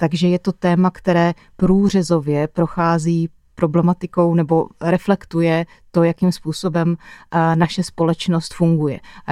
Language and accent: Czech; Veselí nad Moravou, South Moravian Region, Czechia; now in Valtice, Czechia; Takže pocházím z Veselí nad Moravou, bydlím už 7 let ve Valticích